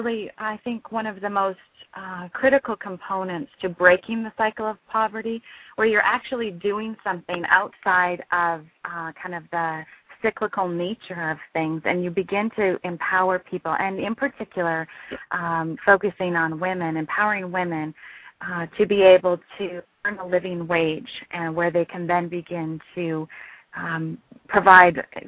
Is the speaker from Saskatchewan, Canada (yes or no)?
no; Vancouver, British Columbia, Canada; just in my hometown where I was living at the time, there were several women, there were about 30 women that had been trafficked against their will and were being held against their will in an apartment in Vancouver.